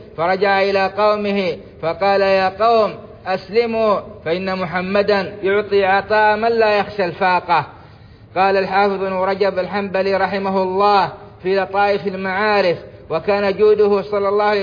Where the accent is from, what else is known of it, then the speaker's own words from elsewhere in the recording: Saudi Arabia; وأدم على بلادنا السعودية أمنها وإيمانها والخيرات في أرجائها